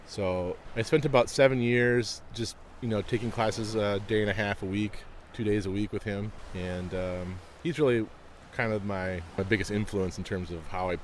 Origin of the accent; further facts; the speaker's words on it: Rochester, Minnesota, United States; Oh, I grew up in Rochester, Minnesota.